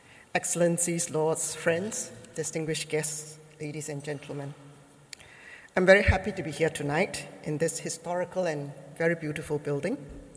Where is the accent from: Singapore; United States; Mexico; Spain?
Singapore; As you know, I come from Singapore. It's a small little island.